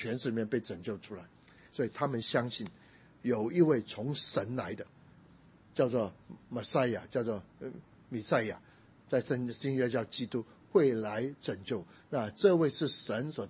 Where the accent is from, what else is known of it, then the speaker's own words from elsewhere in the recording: China; 我们中国人喜欢比较，我们中国人还是比较实际点